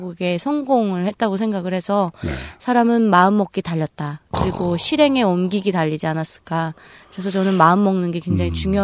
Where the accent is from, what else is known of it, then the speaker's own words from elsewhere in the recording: Jonchon, Chagang, North Korea; moved away as an adult; now in South Korea; 저는 자강도 전천에서 태어나서 20살까지 살다가 대한민국으로 이사 오게 된